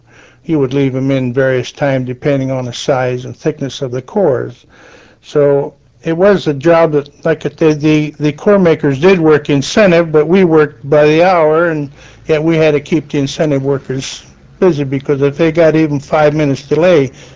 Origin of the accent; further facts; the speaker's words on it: Alliance, Ohio, United States; Yes, I was born in Alliance, 1914, and lived in Alliance practically all my life.